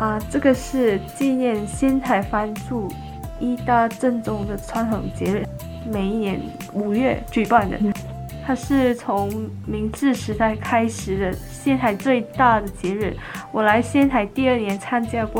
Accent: Malaysia; 马来西亚的话，它是一个多民族的国家，所以有马来人、华人、印度人的三大民族。我是华侨

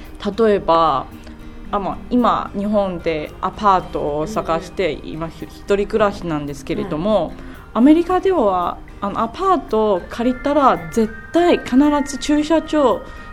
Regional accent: Taiwan; also born or lived in United States; now in Japan; まあ、台湾からアメリカに行って、うん、それから日本に来て、まあ、いろんなことを健康でもいろんなことをチャレンジしてましたので

